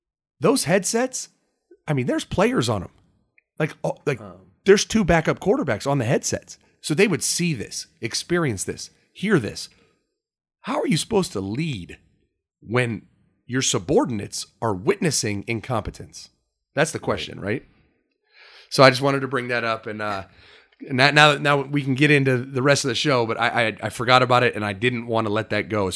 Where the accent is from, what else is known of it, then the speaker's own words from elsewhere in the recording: Dublin, Ohio, United States; I'm from Dublin, Ohio. It's a little well-to-do suburban city outside of Columbus, right? Born and raised